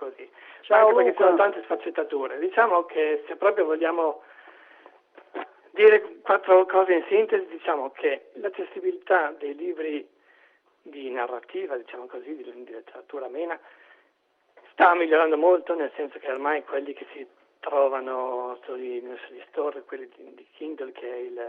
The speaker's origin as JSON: {"language": "Italian", "town": "Udine", "region": "Friuli-Venezia Giulia", "country": "Italy", "said": "lavoro da un po' di anni ormai nello sviluppo e progettazione software per un'azienda qui locale, io sono di Udine"}